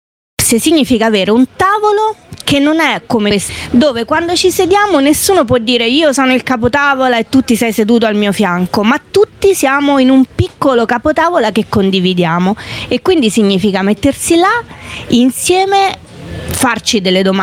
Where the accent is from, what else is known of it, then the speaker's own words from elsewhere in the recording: Rome, Lazio, Italy; sono di Roma e faccio politica a Roma per il Lazio.